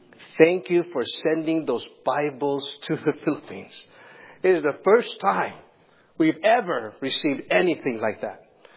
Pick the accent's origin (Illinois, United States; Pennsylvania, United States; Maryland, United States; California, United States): California, United States; And so they came and they looked at me. So, and then I grew up in California.